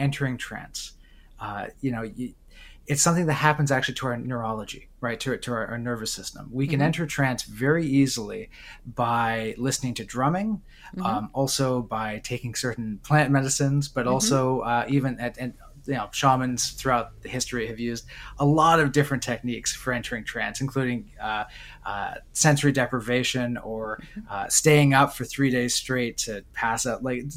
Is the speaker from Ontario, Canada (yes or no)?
yes; Oshawa, Ontario, Canada; born there; Yep. I was born in Oshawa, Ontario.